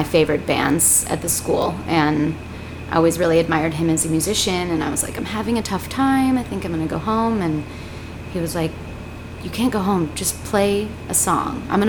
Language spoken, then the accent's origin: English; Marble Falls, Texas, United States; Yeah, I grew up in Marble Falls.